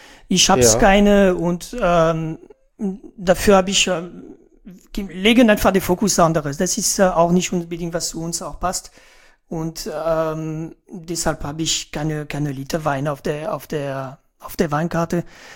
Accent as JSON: {"language": "German", "country": "France", "second_language": "German", "said": "die mir als Franzose nicht bewusst war"}